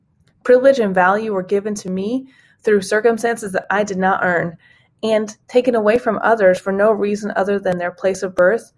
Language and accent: English; Indiana, United States; When I returned to my home state of Indiana after living abroad